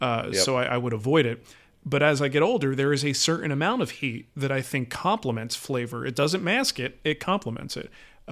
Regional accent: New Jersey, United States; we grew up in New Jersey. What do we know about chili?

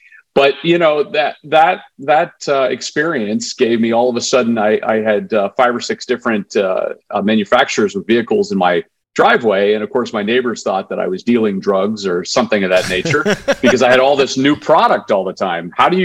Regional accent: Canada; now in United States; I grew up in Canada and made my way down to the U.S.

